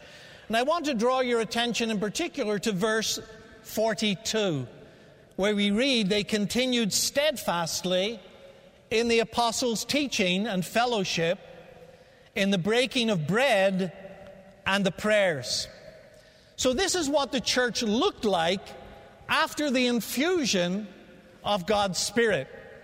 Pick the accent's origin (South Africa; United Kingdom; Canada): United Kingdom; Belfast, Northern Ireland; accent: Irish; now in United States; I fear I have lived so long in America today that my Irish accent is almost gone. I was on a trip recently back to Ireland, flew into Dublin, got on a bus to Belfast, my home